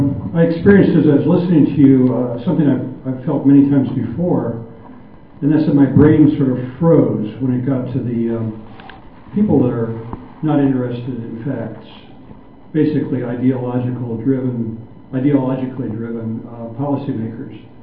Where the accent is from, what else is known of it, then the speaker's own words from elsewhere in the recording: Duluth, Minnesota, United States; I'm from Duluth, Minnesota.